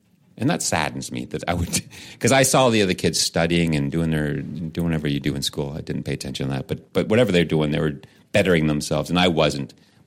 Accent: Canada; I'm Canadian.

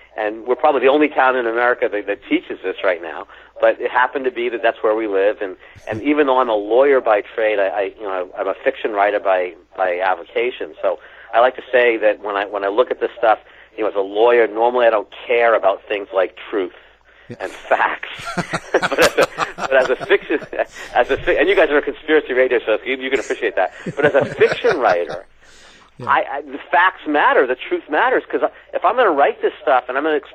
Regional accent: Roslin, Scotland, United Kingdom; So we have all this interesting history here in my hometown relating back to the Sinclairs and the Knights Templar and their possible treasure.

